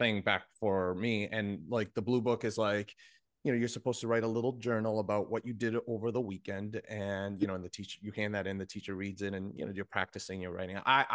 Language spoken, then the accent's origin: English; Bayamón, Puerto Rico; I grew up in Bayamon, Puerto Rico, in a not so great place